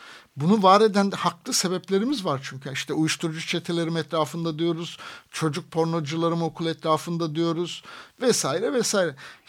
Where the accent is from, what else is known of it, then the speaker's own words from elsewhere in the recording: Aegean Region, Turkey; born there; Bakın benim doğduğum kasabada 4 tane dere vardı ve bugün o derelerden hiçbirisi yok. Ki bu bir batı kasabası yani Ege.